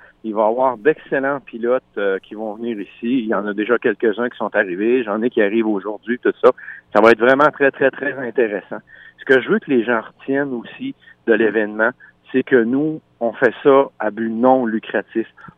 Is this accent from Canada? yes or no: yes; Rivière-du-Loup, Quebec, Canada; Et je suis de Rivière-du-Loup.